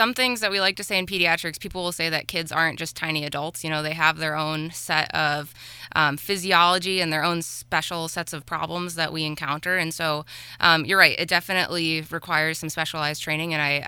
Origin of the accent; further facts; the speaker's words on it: Livonia, New York, United States; So I'm local. I'm originally from Livonia, which is down off of Canisius Lake